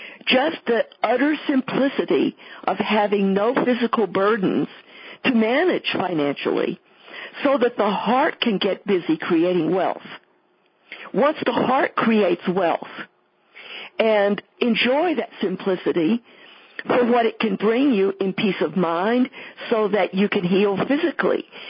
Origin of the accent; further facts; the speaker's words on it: Texas, United States; I used to say y'all as a Texan, as a generality